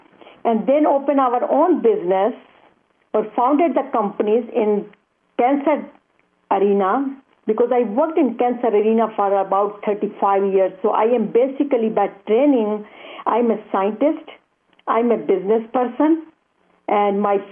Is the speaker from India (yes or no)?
yes; India; Actually, I am from India, and my bringing up was in a Hindu family